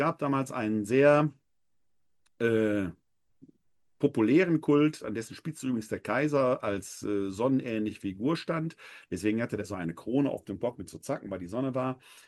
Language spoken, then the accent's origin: German; Essen, North Rhine-Westphalia, Germany; ein Comedian aus meiner Heimatstadt Essen